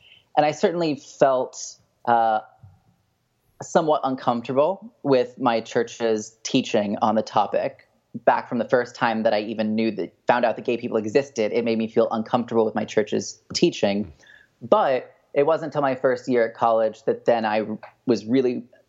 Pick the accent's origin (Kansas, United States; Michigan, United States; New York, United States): Kansas, United States; Wichita; I'm 27 years old. I grew up in Wichita, Kansas, and in a conservative Presbyterian church of about 2,000 people